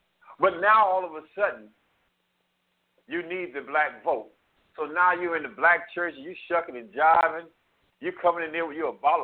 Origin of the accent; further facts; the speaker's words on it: New York, United States; I'm the New Yorker that can do that.